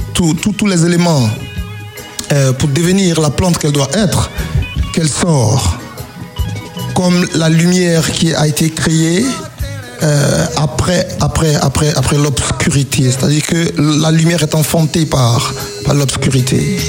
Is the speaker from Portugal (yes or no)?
no; Côte d’Ivoire; first language Nyabwa; French is a second language; je chante dans mon patois, je chante dans ma langue maternelle, c'est Nyabwa, je veux dire que c'est un genre de bété.